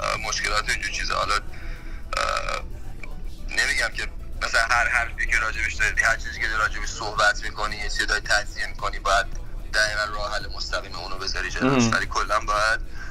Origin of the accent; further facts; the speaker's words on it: Iran; من تو همون مملکت بزرگ شدم و تو همون سنایی که شما بودیم منم تو همون کشور بودم،